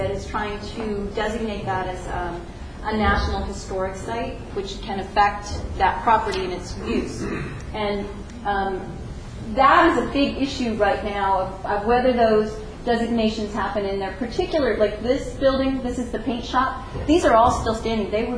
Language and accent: English; California, United States; now in Sacramento, United States; because I came from the Bay Area, and for me, going to Sacramento is going north, and it's really going more east.